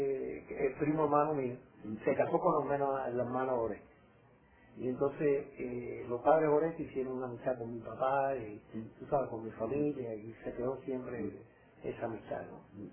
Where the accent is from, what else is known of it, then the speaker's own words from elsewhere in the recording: Cuba; mira qué casualidad, yo también soy de Cuba